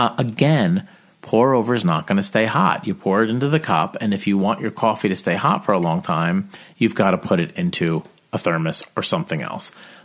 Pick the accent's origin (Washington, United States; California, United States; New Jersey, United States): New Jersey, United States; And we're from New Jersey, so we have